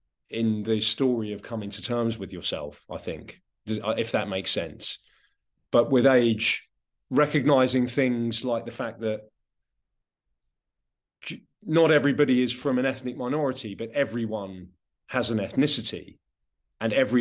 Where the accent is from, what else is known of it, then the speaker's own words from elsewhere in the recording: South East England, United Kingdom; I am from a particular place. I grew up in West Sussex